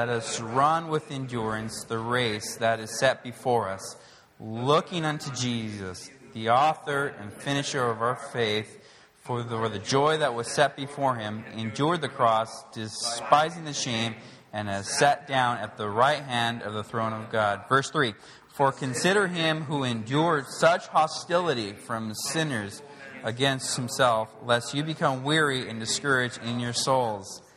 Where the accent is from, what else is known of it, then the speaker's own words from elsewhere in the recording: Los Angeles, California, United States; moved away as an adult; I am from America, if you can't tell from my accent. California at that, I know. Los Angeles.